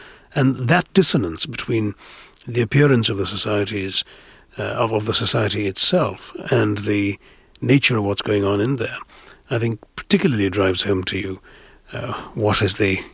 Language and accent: English; India; It's the defining experience of my life was growing up in India